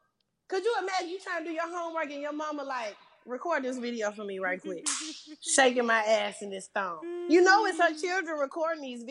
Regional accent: Mississippi, United States; me growing up in Mississippi, growing up with very classy women who quote-unquote stayed in their place type of women.

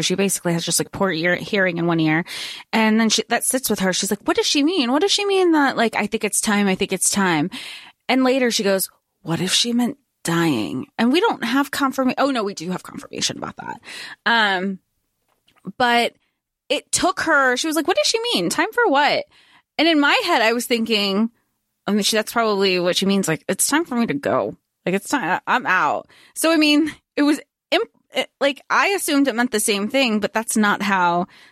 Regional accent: Florida, United States; Growing up in Florida, knowing that that's how you're supposed to shoot a, like an alligator

